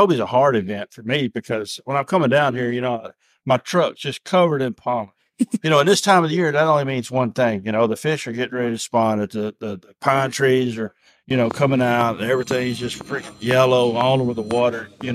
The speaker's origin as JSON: {"language": "English", "region": "Texas", "country": "United States", "tie": "born or raised there", "said": "I grew up not far from here. I mean, I grew up on Lake Sam Rayburn."}